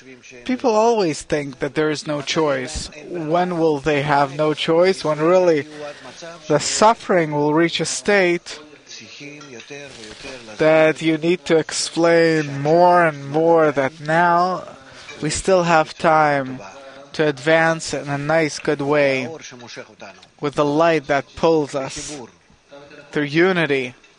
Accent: Naples, Campania, Italy; I'm from Naples. And I wanted to ask you a question. In Naples, we're living in a very unique reality.

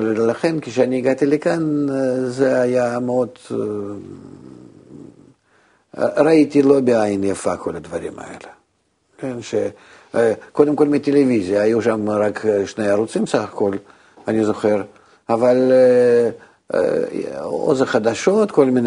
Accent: Russia; now in Israel; תראי, אני הגעתי מרוסיה, ושם הייתה מגמה מאוד מאוד, היה שקר גדול, אבל בכל זאת לימדו אותנו בבית ספר והלאה

